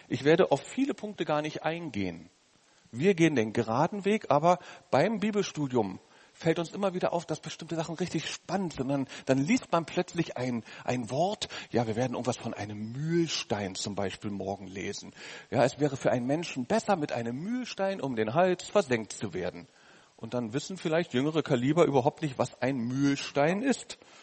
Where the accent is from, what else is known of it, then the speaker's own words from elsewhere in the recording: Berlin, Germany; born there; Ich bin in Berlin geboren. Wir Berliner haben etliche Vorteile, auch einen Haufen Nachteile.